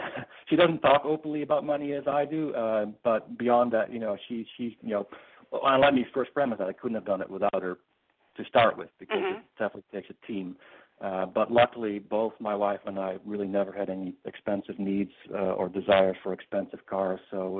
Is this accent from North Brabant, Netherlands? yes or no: yes; Eindhoven, North Brabant, Netherlands; English is a second language; now in United States; So like Milwaukee is to Chicago, that's where my hometown was, to another big city in the Netherlands.